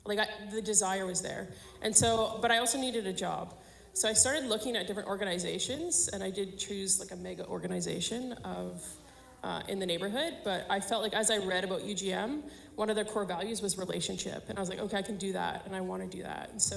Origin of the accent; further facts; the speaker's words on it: Manitoba, Canada; I'm originally from Manitoba, and I came out here by choice.